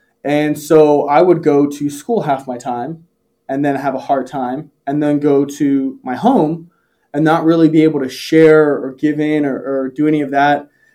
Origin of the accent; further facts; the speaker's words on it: United States; I grew up first generation in the United States. So my dad ran away from Poland in 1987.